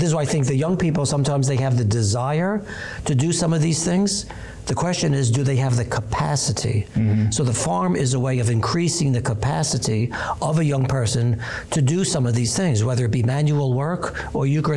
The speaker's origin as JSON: {"language": "English", "town": "Brooklyn", "region": "New York", "country": "United States", "said": "I'm from Brooklyn."}